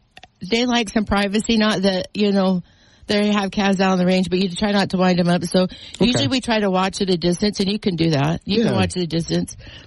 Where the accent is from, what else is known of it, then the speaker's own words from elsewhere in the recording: Utah, United States; also born or lived in Iron County; But I am native to Southern Utah. I was born in Iron County.